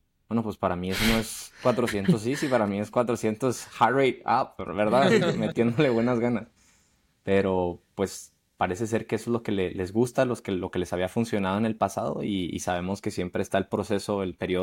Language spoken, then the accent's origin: Spanish; Chihuahua, Mexico; en Chihuahua, de donde yo soy.